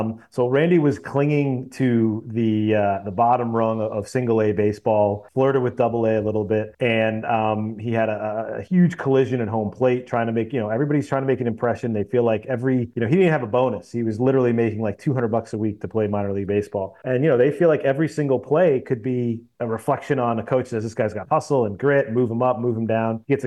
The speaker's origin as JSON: {"language": "English", "town": "Boston", "region": "Massachusetts", "country": "United States", "tie": "born or raised there", "said": "You know, I grew up in Boston, so maybe I wanted to be, you know, the left fielder, the next great left fielder for the Red Sox."}